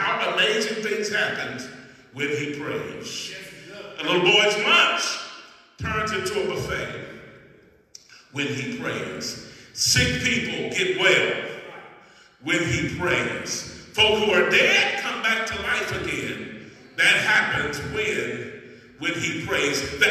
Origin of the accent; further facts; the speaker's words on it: Indianapolis, Indiana, United States; I was a little boy growing up in Indianapolis, and we used to sing this song.